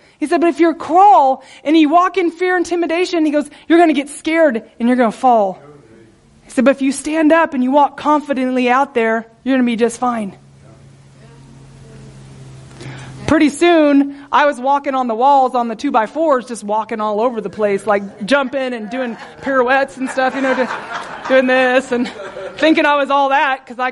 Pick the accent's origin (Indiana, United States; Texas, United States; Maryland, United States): Texas, United States; San Antonio; I grew up in San Antonio, and I used to frame houses with my stepdad.